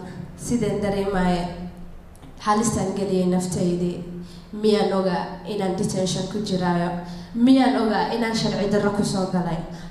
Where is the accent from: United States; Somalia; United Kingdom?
Somalia; English is a second language; as you said, I'm from Somalia.